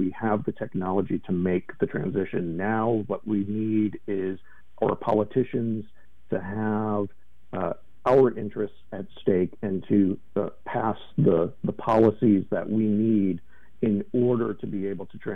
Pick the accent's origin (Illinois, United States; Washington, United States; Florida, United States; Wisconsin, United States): Illinois, United States; I grew up in Illinois, and my grandfather was a farmer